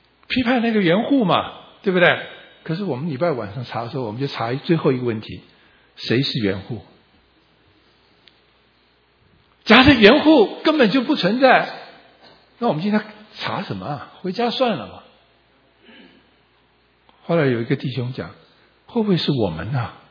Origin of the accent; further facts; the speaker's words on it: Taiwan; 我从小在台湾就被教勿忘再举